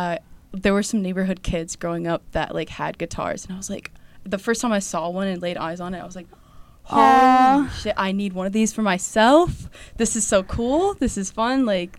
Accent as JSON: {"language": "English", "region": "Pennsylvania", "country": "United States", "tie": "born or raised there", "lives_now": "Chicago, United States", "said": "And everyone where I grew up mostly in Pennsylvania was like Penn State or like Pittsburgh"}